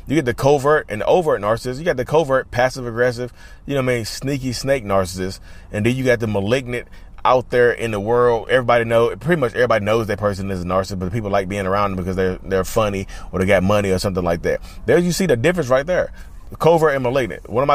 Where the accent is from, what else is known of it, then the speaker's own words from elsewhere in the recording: North Carolina, United States; in-person meetup coming in North Carolina, my home state.